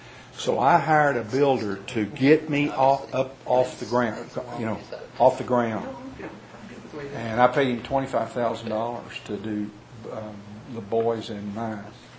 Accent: Texas, United States; I'm from Texas, where it takes no brains to do a foundation.

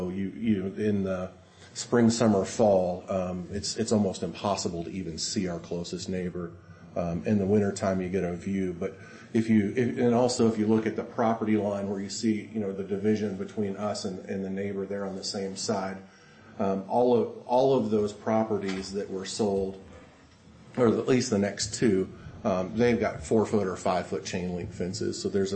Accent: Omaha, Nebraska, United States; moved away as an adult; now in Branson, United States; You know, my family's from Boone County, Arkansas, and I grew up in Omaha.

